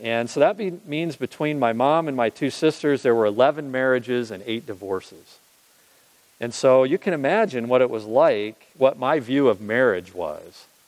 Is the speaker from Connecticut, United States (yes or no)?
no; Illinois, United States; My father, Carl, I grew up in Illinois.